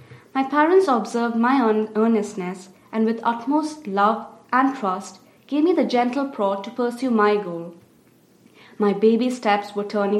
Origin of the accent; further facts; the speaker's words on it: India; accent: Indian; feared of being teased for my Indian accent.